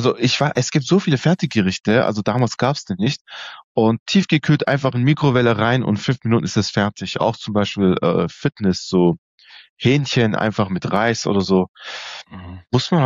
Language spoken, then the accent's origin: German; Stuttgart, Baden-Württemberg, Germany; Ansonsten bin ich in Stuttgart geboren und aufgewachsen. Ich sage immer, ich bin ein türkischer Schwab.